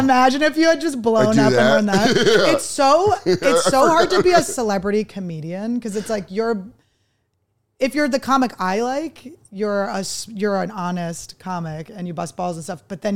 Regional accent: Philadelphia, Pennsylvania, United States; And we're from Philly. It's like built into us.

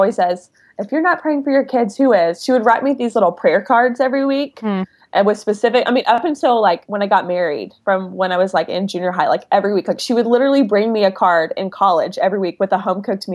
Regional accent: Waco, Texas, United States; I went to Baylor and I grew up in Waco.

